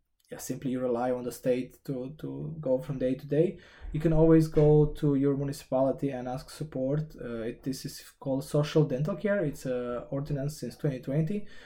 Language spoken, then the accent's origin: English; Romania; English is a second language; moved away as an adult; What I noticed in comparison with, let's just say, my home country, in terms of dentists is that the materials, the machines they have here, they're quite higher quality or next level than what I found in Romania, for example.